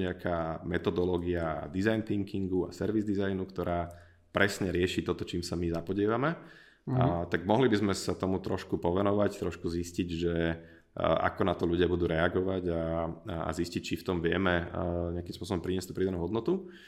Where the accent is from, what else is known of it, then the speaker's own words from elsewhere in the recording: Trnava, Trnava Region, Slovakia; Všetci sme z Trnavy